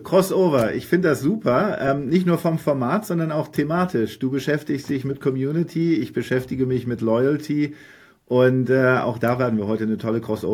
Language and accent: German; Hamburg, Germany; Ich komme aus Hamburg